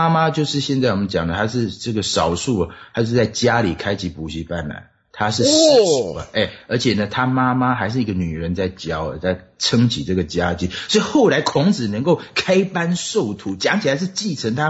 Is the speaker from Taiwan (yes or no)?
yes; Taiwan; accent: Taiwanese Mandarin; 我是台湾国语怎么样？